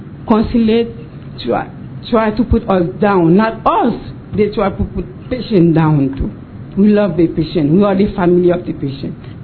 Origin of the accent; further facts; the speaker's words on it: Miami, Florida, United States; English is a second language; I'm from Miami.